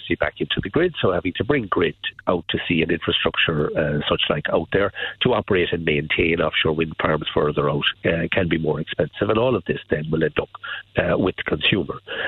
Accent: Ireland; And we all know this as Irish people, that we have an extraordinary resource of wind.

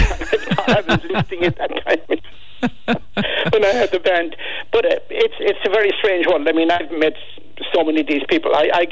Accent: Ireland; because the fact that I was from Ireland, he was very interested

